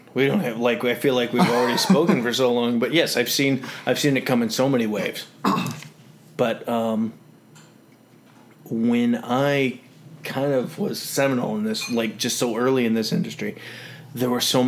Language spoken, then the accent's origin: English; Chicago, Illinois, United States; I may be a suburbanite, but I come from Chicago.